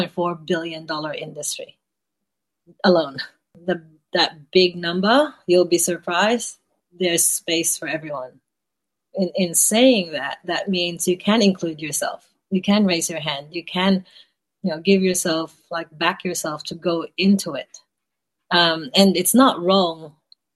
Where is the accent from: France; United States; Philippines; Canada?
Philippines; Iloilo, Western Visayas; I grew up in Iloilo